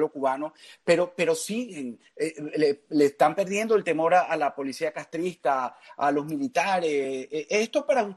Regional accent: Venezuela; nos negamos como venezolanos a pensar que íbamos a terminar

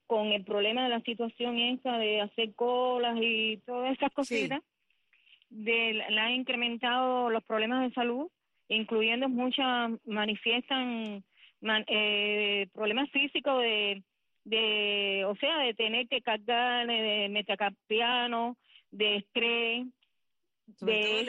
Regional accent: Cuba; Todas somos mujeres cubanas, todas pertenecemos a un pueblo, este país es de todas.

